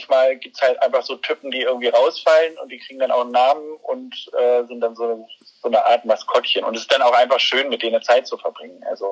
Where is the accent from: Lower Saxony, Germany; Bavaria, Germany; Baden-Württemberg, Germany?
Lower Saxony, Germany; Hanover; Ich bin Städter eigentlich. Also ich bin in der Stadt in Hannover groß geworden, in der Innenstadt.